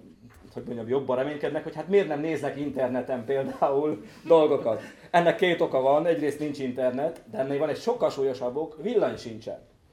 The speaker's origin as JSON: {"language": "Hungarian", "country": "Romania", "tie": "born or raised there", "said": "Én is, mint önök, Ceausescu Romániájában nőttem föl, ráadásul nálunk magyar televízió se volt, mint itt Aradon."}